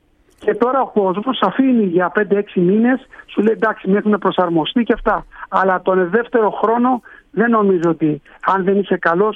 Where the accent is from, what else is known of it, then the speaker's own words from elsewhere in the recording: Lavrio, Attica, Greece; also born or lived in Nea Ionia; Εμένα, κοίτα, εγώ έχω γεννηθεί στη Νέα Ιωνία, ο πατέρας μου είναι από τη Ζαχάρα.